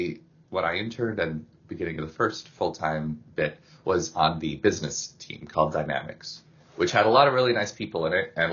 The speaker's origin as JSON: {"language": "English", "region": "New York", "country": "United States", "also_born_or_lived": "Seattle", "lives_now": "Philadelphia, United States", "said": "Well, rather, I'm from upstate New York, then I lived in New York, then in Seattle, but now I live in Pennsylvania, in Philadelphia."}